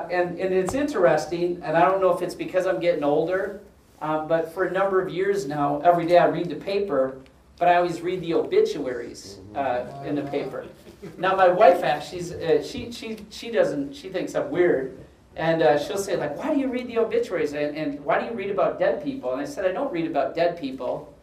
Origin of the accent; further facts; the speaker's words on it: McFarland, Wisconsin, United States; So I'll start with I'm from McFarland, Wisconsin. Anyone know where McFarland is? All right, it's a little suburb on the southeast corner of Madison.